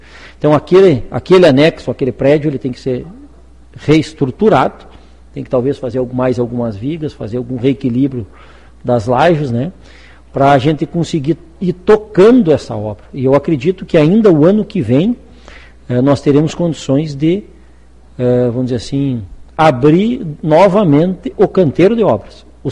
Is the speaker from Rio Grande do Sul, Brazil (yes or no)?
yes; Palmeiras, Rio Grande do Sul, Brazil; nós somos de Palmeiras